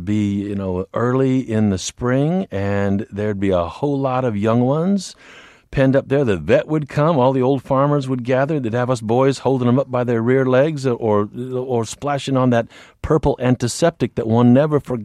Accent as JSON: {"language": "English", "town": "Bloomington", "region": "Illinois", "country": "United States", "tie": "born or raised there", "said": "I'm from Bloomington, way on down the pike, maybe 120 miles from Chicago."}